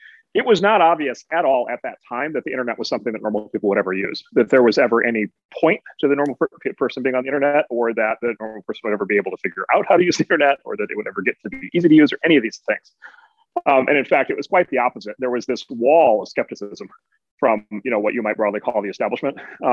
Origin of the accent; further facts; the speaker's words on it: Midwest, United States; Well, so first of all, I'm from the Midwest, and so even if I thought that, I could never admit that I thought that.